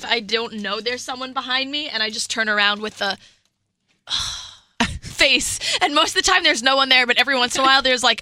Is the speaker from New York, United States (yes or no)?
yes; New York, United States; Well, I'm from New York and you need a sense of humor.